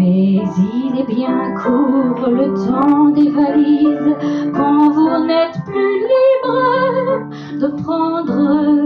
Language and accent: French; Provence-Alpes-Côte d'Azur, France; Pas l'accent, mais je suis du Sud. C'est grand le Sud de la Côte d'Azur.